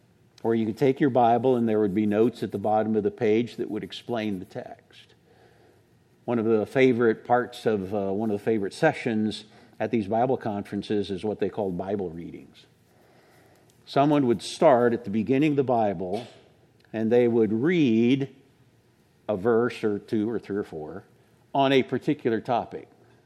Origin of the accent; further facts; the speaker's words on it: Illinois, United States; Now, I grew up in Central Illinois, grew up in a fundamental Baptist church.